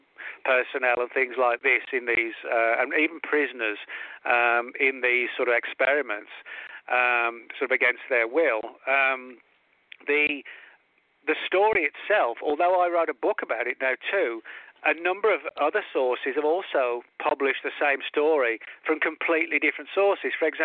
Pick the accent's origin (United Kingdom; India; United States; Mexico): United Kingdom; England; I grew up in the English pubs